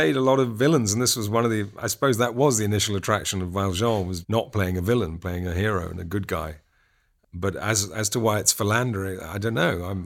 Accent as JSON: {"language": "English", "country": "United Kingdom", "said": "In the UK, people are unpleasantly surprised that I'm just a Brit."}